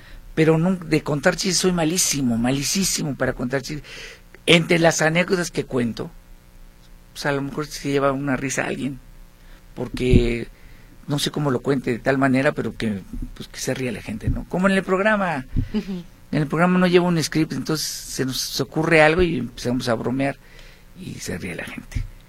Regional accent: Córdoba, Veracruz, Mexico; Mi tierra, claro que sí

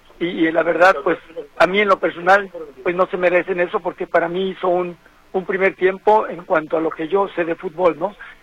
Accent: Mexico; Yo lo que deseo, lo que quiero como mexicano, como jugador de la selección, que le pase lo mejor

